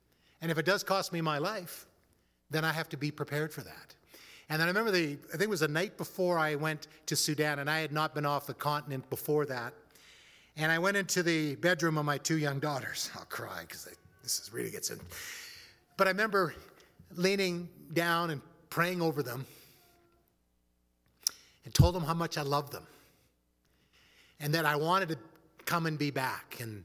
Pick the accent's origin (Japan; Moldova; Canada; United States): Canada; my Canadian passport means nothing to them.